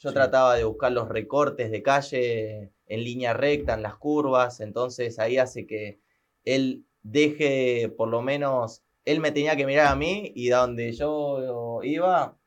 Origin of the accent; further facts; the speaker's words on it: Quilmes, Buenos Aires Province, Argentina; Él es de Domínico, yo soy de Quilmes.